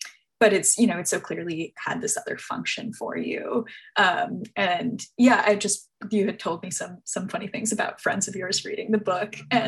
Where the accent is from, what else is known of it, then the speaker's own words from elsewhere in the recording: Florida, United States; I grew up in Southeast Coast Florida, very similar feeling.